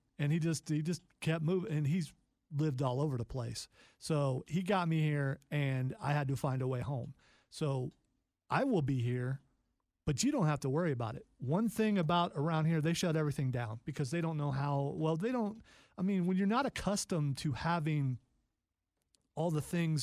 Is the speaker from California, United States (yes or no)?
no; Ohio, United States; You know, I'm from Ohio, where it snows a lot.